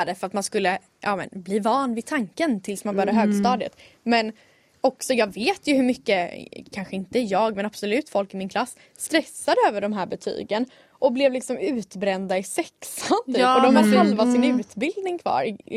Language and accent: Swedish; Växjö, Kronoberg County, Sweden; jag är från Växjö och runt om finns massa små orter.